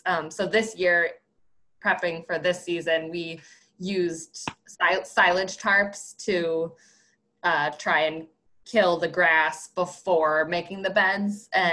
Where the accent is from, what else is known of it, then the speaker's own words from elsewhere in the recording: Adams, Massachusetts, United States; I grew up in Adams on this land, which used to be my grandparents' dairy farm.